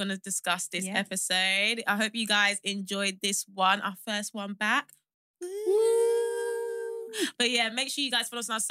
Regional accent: Nigeria; I'm Nigerian as well

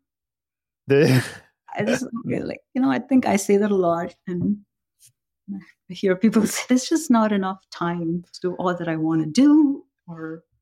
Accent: India; moved away as an adult; When I came from India in 2001 as a student.

